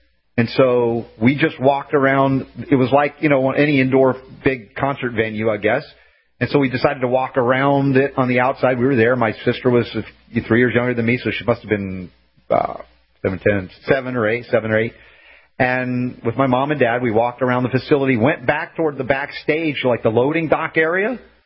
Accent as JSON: {"language": "English", "town": "Stone Mountain", "region": "Georgia", "country": "United States", "said": "How about Stone Mountain? That's where we were from, right? Because we told him we're from Stone Mountain."}